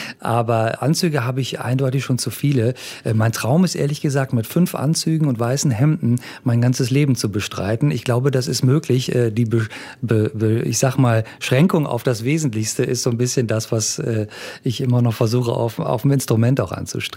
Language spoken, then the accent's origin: German; Bonn, North Rhine-Westphalia, Germany; Ich komme aus der Gegend von Bonn, bin dort zur Schule gegangen